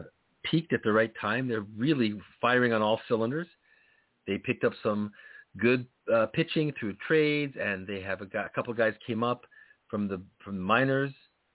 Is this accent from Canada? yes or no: yes; Ontario, Canada; I grew up outside of Toronto, so I kind of have my allegiance to some other places.